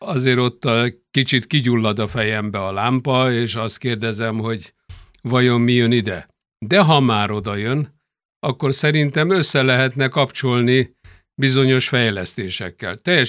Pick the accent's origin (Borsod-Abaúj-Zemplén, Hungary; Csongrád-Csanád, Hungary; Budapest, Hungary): Budapest, Hungary; a Liget mellett születtem, ott voltam gyerek.